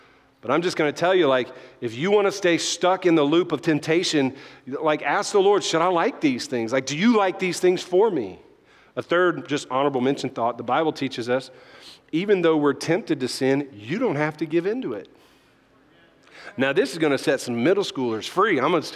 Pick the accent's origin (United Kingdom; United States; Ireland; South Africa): United States; Louisiana; I'm Cajun, right?